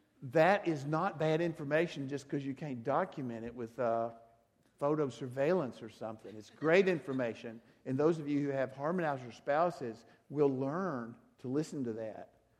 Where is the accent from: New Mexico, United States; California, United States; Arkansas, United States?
Arkansas, United States; not just because we came from Arkansas to bring y'all something